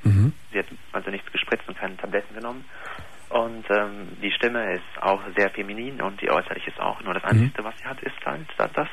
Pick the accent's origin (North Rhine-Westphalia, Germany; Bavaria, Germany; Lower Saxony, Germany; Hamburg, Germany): North Rhine-Westphalia, Germany; ich komme hier aus Nordrhein-Westfalen